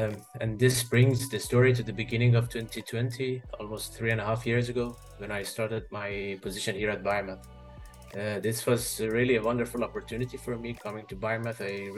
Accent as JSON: {"language": "English", "country": "Iran", "also_born_or_lived": "Italy", "moved": "as an adult", "lives_now": "Ghent, Belgium", "said": "I'm originally from Iran. But it's been more than a decade now that I've been living abroad. I went to Italy when I was 23 and I did my master and PhD there. I lived there in Italy for 8 years in total before coming to Belgium."}